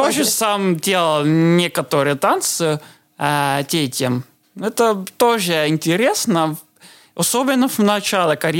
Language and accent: Russian; Estonia; first language Estonian; Russian is a second language; что я эстонец, так-то я был как, ну, интересно со мной общаться. Но вначале было трудно, я совсем не говорил на русском.